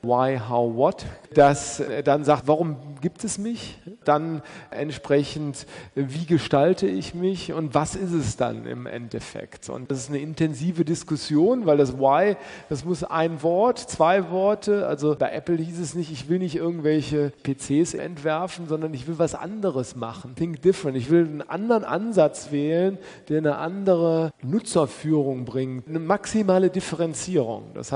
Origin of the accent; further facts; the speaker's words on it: Regensburg, Bavaria, Germany; Ich bin Regensburger und bin noch nie hier gewesen.